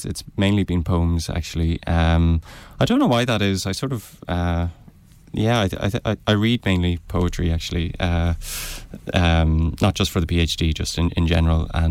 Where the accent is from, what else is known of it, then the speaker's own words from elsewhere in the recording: Stillorgan, County Dublin, Ireland; I'm 23. I'm based in Dublin. I've always lived here. I'm from Stillorgan.